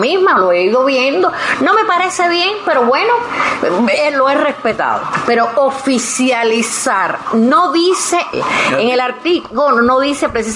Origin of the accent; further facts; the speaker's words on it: Cuba; Pero en mi país, mi Cuba, este que yo he visto, este terruño